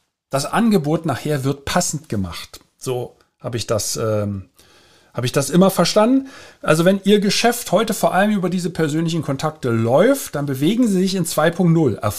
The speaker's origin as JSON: {"language": "German", "region": "Berlin", "country": "Germany", "tie": "born or raised there", "said": "Ich bin ja in Berlin, in West-Berlin groß geworden."}